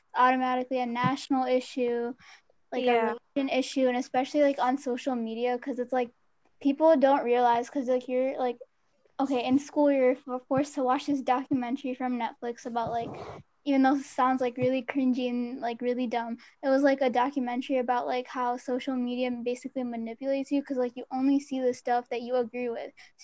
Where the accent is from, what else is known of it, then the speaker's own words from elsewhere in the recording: Sindh, Pakistan; I'm from Sindh, which is where most of like my family is from, there where most of the Hindu population in Pakistan lives.